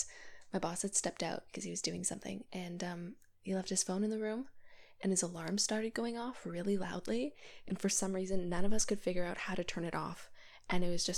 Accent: Canada; So I'm from Canada. And you probably gathered that from my accent.

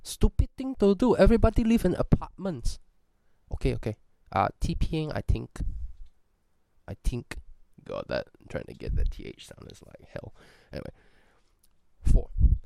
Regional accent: Singapore; now in New Zealand; I am from Singapore. Singapore is a beautiful country, but I really hate it, which is why I live most of the time in New Zealand.

